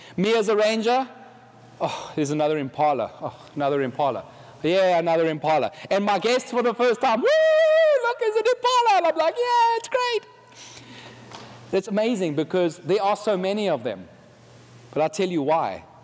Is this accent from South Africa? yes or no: yes; South Africa; I am way more southern than most people here because I'm from the country of South Africa.